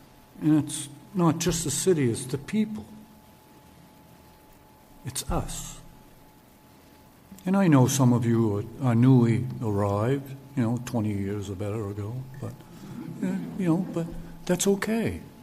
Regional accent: Belfast, Northern Ireland, United Kingdom; I was born and brought up in Belfast, and now I live 400 feet from where I was brought up. I went to city schools

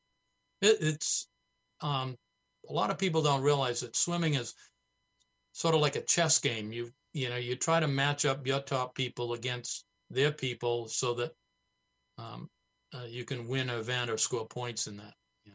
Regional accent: Portland, Maine, United States; I grew up in Portland, and I attended Deering High School and graduated from Deering.

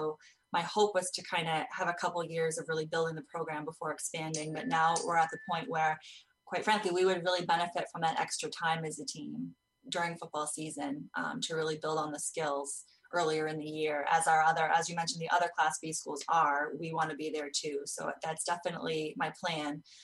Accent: Belfast, Maine, United States; I'm from Belfast originally. I then moved away towards Winter Harbor, Goldsboro area. I went to Sumner High School

